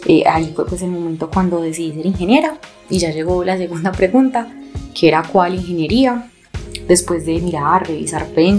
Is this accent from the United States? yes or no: no; Medellín, Antioquia, Colombia; soy ingeniera industrial de la Universidad de Antioquia, soy de Medellín.